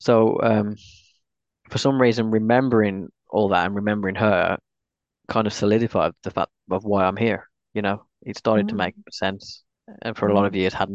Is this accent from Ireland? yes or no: yes; Munster, Ireland; I think I wasn't Northern Irish. I was from County Cork.